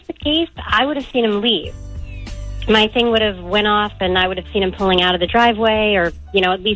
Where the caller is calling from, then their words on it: New Orleans, Louisiana, United States; Well, I'm calling you from the Sheraton, New Orleans, in the lovely French Quarter.